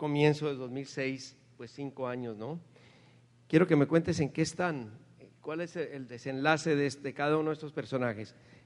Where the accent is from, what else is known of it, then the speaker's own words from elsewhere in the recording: Bogotá, Colombia; yo te digo tú o usted, porque soy bogotano y nosotros no sabemos tutear ni nada.